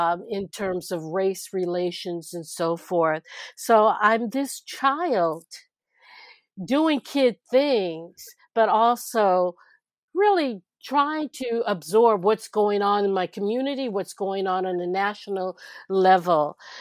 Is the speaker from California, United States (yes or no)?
yes; Oakland, California, United States; I grew up in North Oakland in California near the UC Berkeley campus